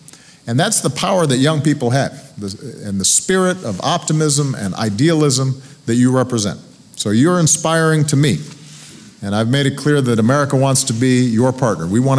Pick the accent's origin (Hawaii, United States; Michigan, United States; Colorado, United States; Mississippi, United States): Hawaii, United States; also born or lived in Chicago; Some of you were very lucky and had a chance to go to my home state of Hawaii. I heard that some of you tried to hula dance. Some of you went to my hometown of Chicago